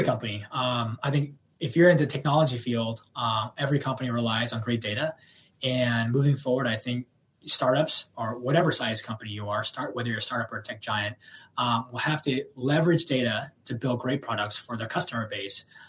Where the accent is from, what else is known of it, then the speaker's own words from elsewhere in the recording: California, United States; I grew up in the Bay Area and I was very fortunate to work with some amazing companies in the Valley for over a decade.